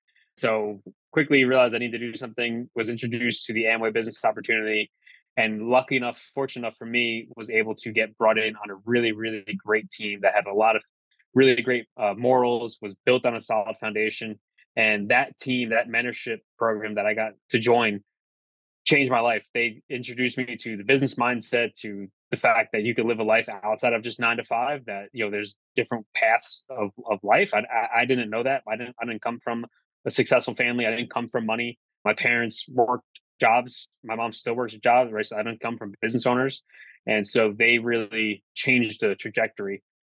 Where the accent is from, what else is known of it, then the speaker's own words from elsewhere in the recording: New York, United States; I'm originally from Rockin County, New York. I live now in Bergen County with my wife